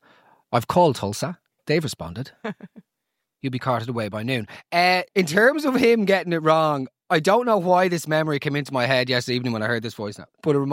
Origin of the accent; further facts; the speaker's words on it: Ireland; once you hit secondary school growing up in Ireland